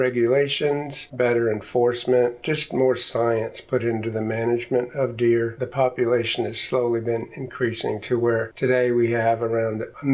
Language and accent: English; Missouri, United States; I grew up in Southwest Missouri, and we just had no deer.